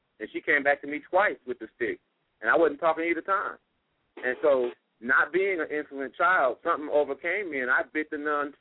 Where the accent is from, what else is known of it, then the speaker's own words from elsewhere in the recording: Joliet, Illinois, United States; And, brother, if you live in Chicago, I came from Joliet.